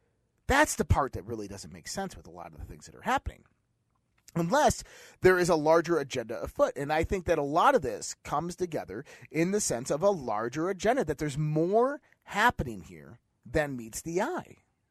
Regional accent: Caledonia, New York, United States; I'm from Caledonia. So, you know, I grew up looking at the skies at night, looking up at the clear Western New York skies at night, the star-lit skies.

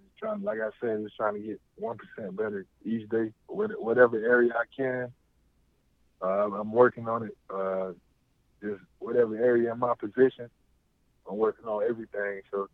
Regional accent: Georgia, United States; Like, I'm from Georgia. No way I'm not going to play here at Georgia.

